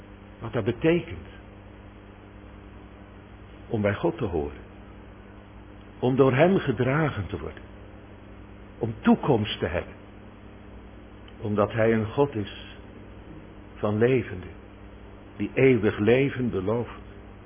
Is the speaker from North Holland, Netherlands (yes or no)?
no; Katwijk, South Holland, Netherlands; Ik moest denken aan mijn jeugd in Katwijk.